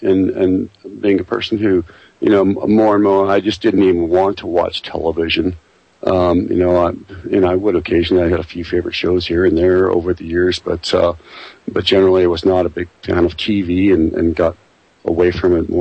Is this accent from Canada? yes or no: yes; Canada; Well, I was born and raised in Canada, but that doesn't make me any less German. My family history in Germany goes back a long, long ways.